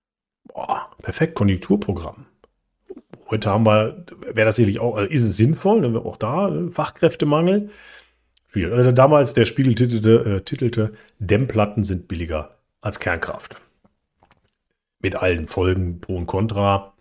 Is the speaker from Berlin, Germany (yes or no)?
no; North Rhine-Westphalia, Germany; Ich komme ja aus dem Ruhrgebiet, ich bin auf Kohle geboren.